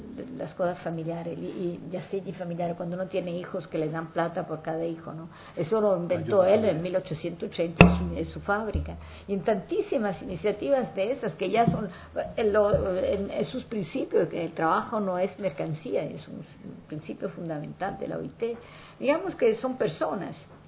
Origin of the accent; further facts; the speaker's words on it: Italy; sí, soy italiana.